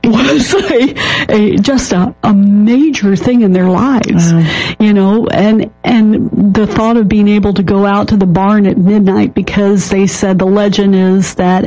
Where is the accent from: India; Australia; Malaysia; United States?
United States; Florida; I was born and raised in Florida. So for the first 12 years of my life, we had that silver aluminum tree